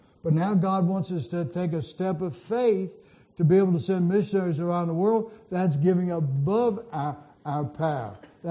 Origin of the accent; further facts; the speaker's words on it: West Virginia, United States; Well, I'm from West Virginia. It's kind of hard for me to figure that out.